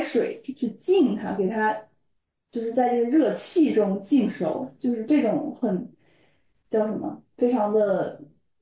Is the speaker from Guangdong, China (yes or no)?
yes; Guangdong, China; 我作为一个广东人，我就喜欢吃那种很嫩的那种口感